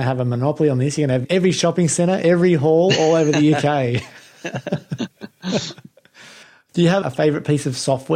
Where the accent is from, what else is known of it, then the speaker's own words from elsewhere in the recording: Australia; speaking as an Aussie, and we have a summertime Christmas